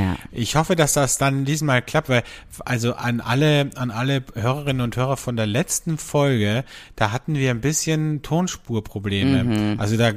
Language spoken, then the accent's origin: German; Austria; bei uns in Österreich